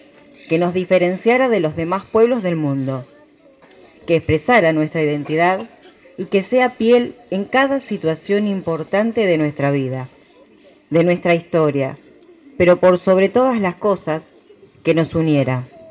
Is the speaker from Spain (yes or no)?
no; Argentina; Como argentinos, es nuestro deber recordarlo y resaltar sus virtudes